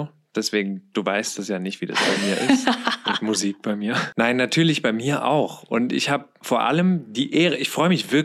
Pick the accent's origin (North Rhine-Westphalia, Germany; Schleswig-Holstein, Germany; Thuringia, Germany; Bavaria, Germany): North Rhine-Westphalia, Germany; Krefeld; Ich komme ja aus Krefeld